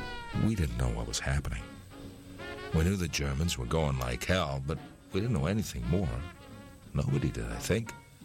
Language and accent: English; Canada; being Canadian, heating was one thing we were used to.